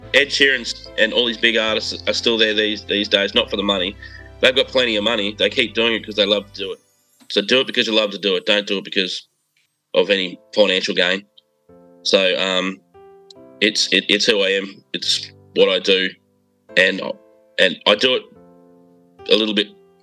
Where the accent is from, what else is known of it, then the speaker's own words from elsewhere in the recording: Charleville, Queensland, Australia; I'm from Charterville, outback Queensland